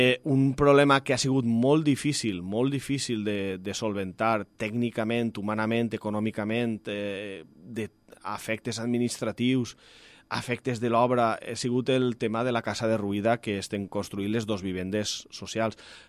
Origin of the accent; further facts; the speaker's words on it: Xàtiva, Valencian Community, Spain; jo he nascut en Xàtiva i fins al 2012 he viscut en Xàtiva. Els meus pares són de Xàtiva. En fi, la família de mon pare tota és de Xàtiva